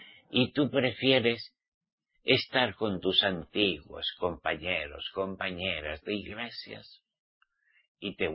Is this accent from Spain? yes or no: yes; Spain; En aquellos tiempos no había mesiánicos en mi país, España.